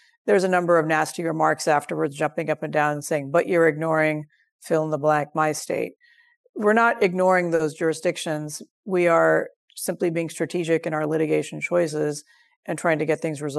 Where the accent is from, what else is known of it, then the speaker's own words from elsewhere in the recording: California, United States; my home state of California and San Francisco had certain restrictions